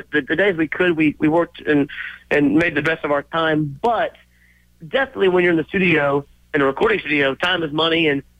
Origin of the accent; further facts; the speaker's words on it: Austin, Texas, United States; I went to school in San Marcos, so I grew up in North Austin, now I live in South Austin